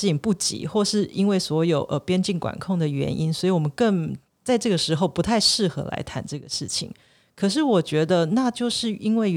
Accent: Taiwan; 我是一个土生土长的台湾人，那我在台湾长大，我在这边受教育，我现在也出社会在台湾工作然后奉献

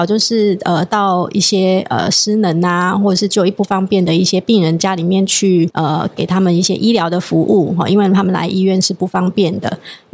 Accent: Taiwan; 那我们台湾人的一个衰弱的一个比例大概是怎么样？

